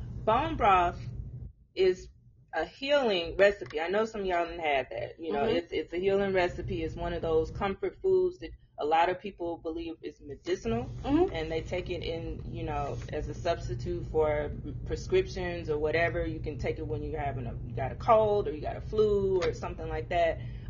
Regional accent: St. Louis, Missouri, United States; also born or lived in Bay Area, California; I am originally born and raised in St. Louis.

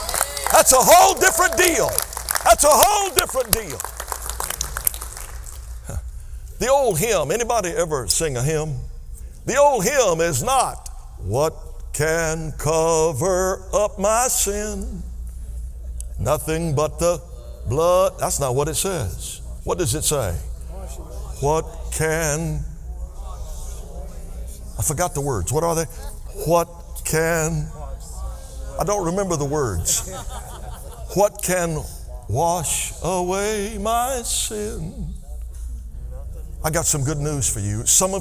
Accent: Louisiana, United States; I grew up in Louisiana. That says a whole lot right there.

